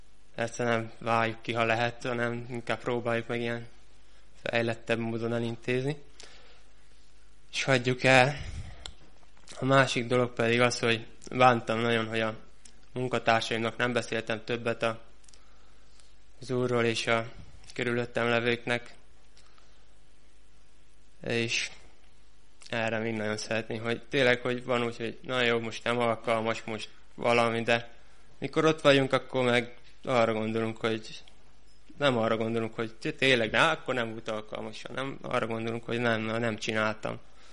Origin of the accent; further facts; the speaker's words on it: Hodod, Sălaj, Romania; Hadadról jöttem, már páran ismernek. Itt dolgozok mostan Szatmáron